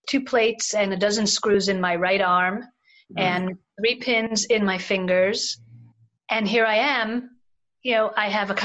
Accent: Israel; Look, I grew up in a foreign country. I grew up in Israel.

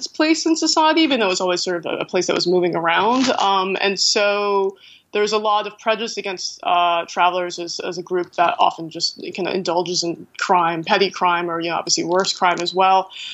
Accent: United States; born there; first language English; well, you know, that's because it's my first language, right? And there's just kind of a disconnect because, you know, there isn't this great awareness of people that look Chinese that are born American and speak perfectly good English.

